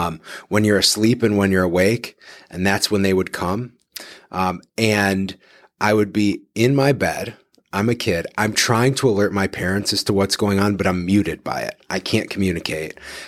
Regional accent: Detroit, Michigan, United States; now in Cleveland, United States; this now we have Meijer's in Cleveland, but I'm from Detroit and we only just got Meijer here in the last like 5 years, maybe.

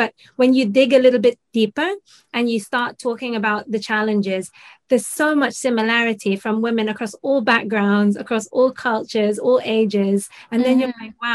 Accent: Philippines; being a Filipina

